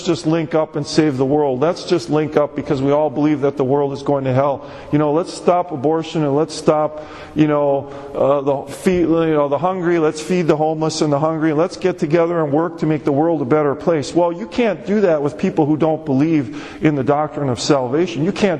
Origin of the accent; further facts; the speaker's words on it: Milwaukee, Wisconsin, United States; I grew up in Milwaukee, Wisconsin. And it was very interesting. 3703 South 48th Street, just the classic southwest side of the city of Milwaukee.